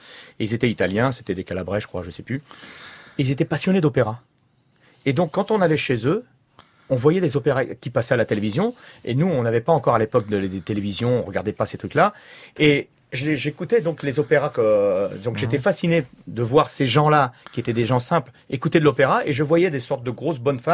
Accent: France; first language Sicilian; moi, ma première langue, c'est le sicilien. Puisque à la maison, tout le monde était sicilien, on parlait sicilien. Moi, je suis arrivé à la maternelle, je parlais presque pas français. J'ai appris le français à la maternelle.

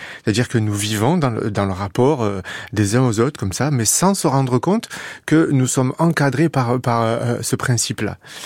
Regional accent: Provence-Alpes-Côte d'Azur, France; moi, je suis né, j'ai grandi en Camargue, et la Camargue est un lieu tout à fait particulier

